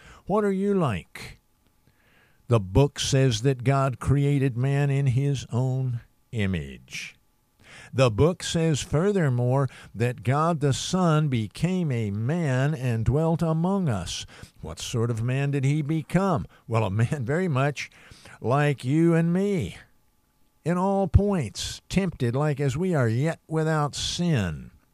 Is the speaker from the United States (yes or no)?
yes; Texas, United States; born there; I was born in East Texas, and therefore I talk like someone from Maine.